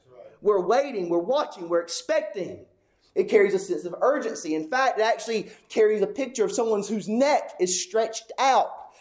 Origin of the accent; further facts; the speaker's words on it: United States; Now, I am an American. Proud to be an American.